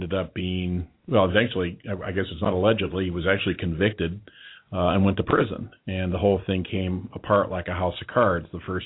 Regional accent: Indiana, United States; now in Kentucky, United States; And bred in Indiana. My parents both went to U.K., so I've got that bluegrass heritage going on.

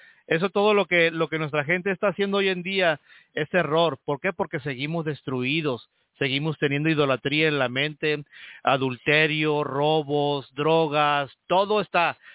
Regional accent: Mexico; No como mexicano, no como con la bandera de México cruzada aquí en el pecho.

